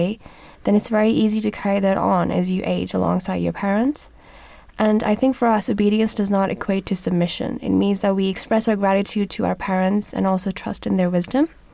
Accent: Pakistan; I'm from Pakistan, and growing up, I saw how much my parents respected their own parents.

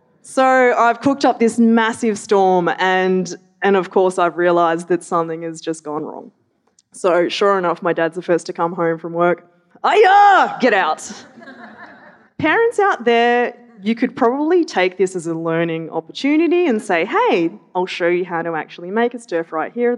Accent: Melbourne, Victoria, Australia; I grew up in Melbourne, maybe one of those little hole-in-the-wall places.

